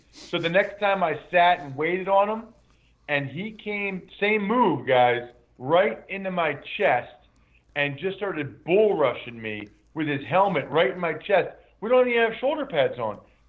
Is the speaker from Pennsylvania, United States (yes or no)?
yes; Pennsylvania, United States; And also, we're both from Pennsylvania.